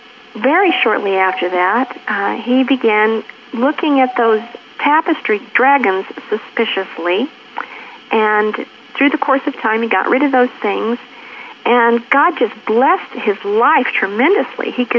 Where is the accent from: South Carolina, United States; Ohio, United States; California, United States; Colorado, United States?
Colorado, United States; Cortez; I'm from Cortez, Colorado.